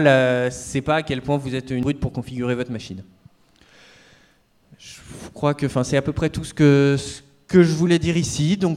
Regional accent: Lyon, Auvergne-Rhône-Alpes, France; Moi, je suis de Lyon, enfin, je viens de Lyon là, pour cette conférence.

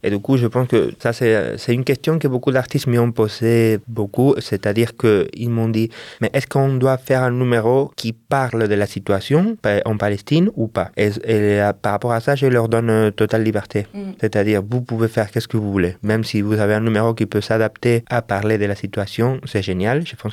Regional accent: Argentina; French is a second language; moi, en tant qu'Argentin, je viens d'Argentine

